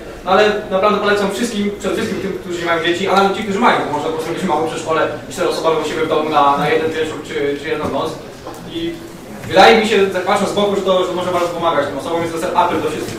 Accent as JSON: {"language": "Polish", "town": "Wrocław", "region": "Lower Silesian Voivodeship", "country": "Poland", "said": "Ja jestem z Wrocławia i u nas jest parę osób, które mają dzieci"}